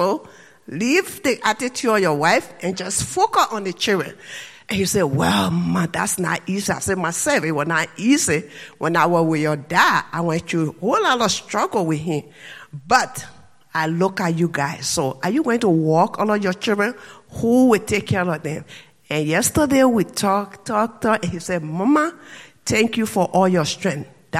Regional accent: Lofa County, Liberia; I'm from Liberia. I'm from one of the, because in Liberia we have 16 tribes. But you see, like in Lofa, where I came from, we have our own culture, our own traditional

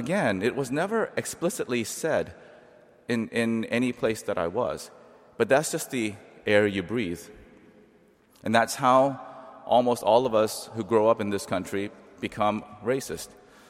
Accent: South Carolina, United States; What I didn't know growing up, and I grew up in South Carolina, where we had a lot of black people and white people, and very few Asians.

